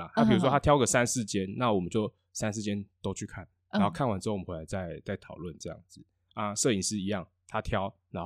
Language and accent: Chinese; Jiaoxi, Yilan County, Taiwan; 我是礁溪人，我是宜兰人、